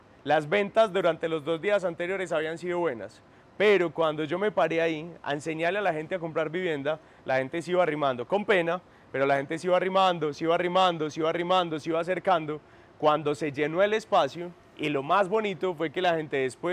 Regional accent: Colombia; Nosotros como colombianos no nos preparamos ni financieramente ni cómo comprar una vivienda

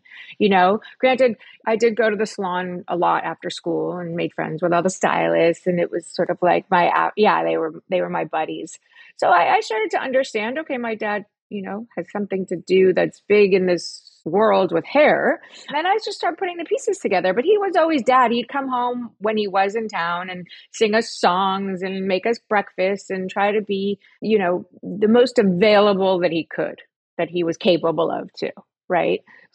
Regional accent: Beverly Hills, California, United States; also born or lived in New York; I did grow up in Beverly Hills. I was born in New York.

